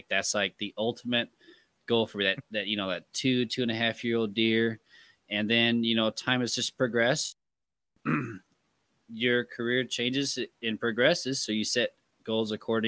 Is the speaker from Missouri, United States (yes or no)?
yes; Kansas City, Missouri, United States; I am from Kansas City, Missouri.